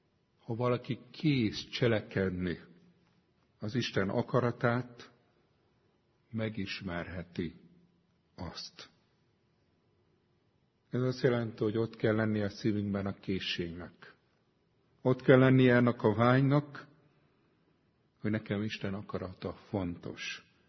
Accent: Budapest, Hungary; Nagyon érdekes, én pesti gyerek vagyok

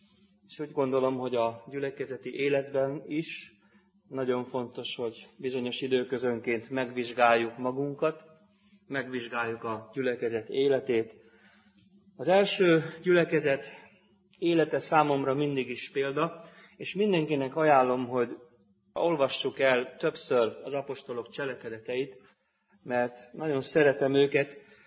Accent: Transdanubia, Hungary; Én a Dunántúlról származom, ott élnek a szüleim mind a mai napig egy nagy községben

